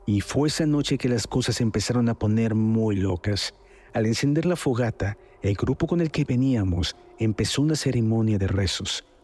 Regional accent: Charcas, San Luis Potosí, Mexico; Mi familia y yo somos de Charcas. Es un pueblo muy chico que está de paso por la carretera que va de San Luis a Matehuala.

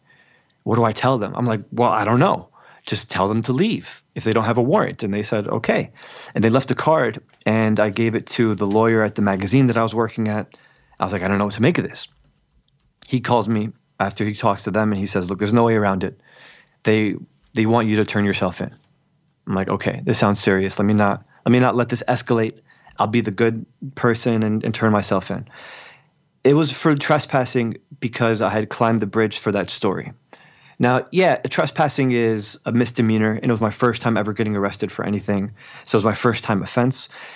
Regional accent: United States; Like, I'm as American as they get, man.

